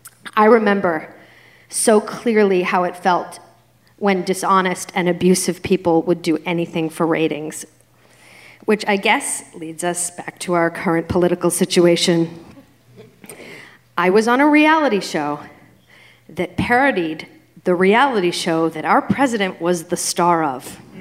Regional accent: Boston, Massachusetts, United States; this really sweet lug of a guy from my hometown of Boston.

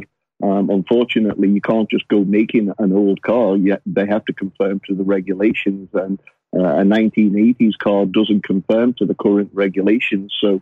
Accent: England, United Kingdom; moved away as an adult; now in United States; I'm an English car mechanic that specialized in English and French cars, and DeLorean is essentially an English and French car. So when I came to America, it seemed like the logical path to follow.

